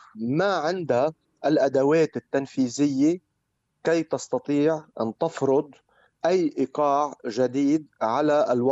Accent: Lebanon; إلى أي مدى كلبنانيين نستطيع إنه نضل مرتبطين بهذا الوضع؟

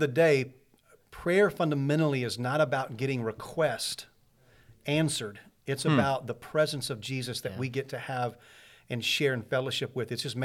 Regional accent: Camden, Arkansas, United States; moved away as an adult; now in Texas, United States; Born and raised in Camden.

